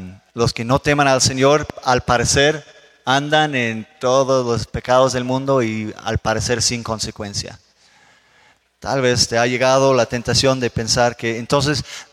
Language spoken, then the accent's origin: Spanish; Denmark; En mi país, en Dinamarca